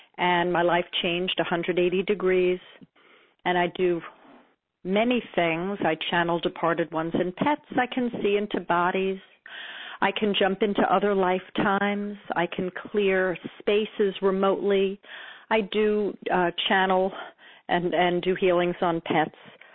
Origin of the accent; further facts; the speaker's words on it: New York, United States; Well, I'm from Long Island, and now I live in New York.